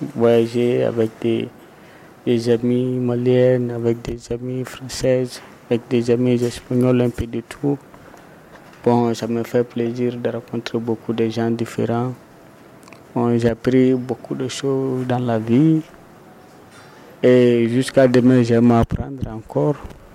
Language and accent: French; Ségou, Mali; mon père il est Dogon, ma mère il est Malinké. Je suis né ici à Chegou, grandi ici à Chegou. J'adore la vie chegouvienne.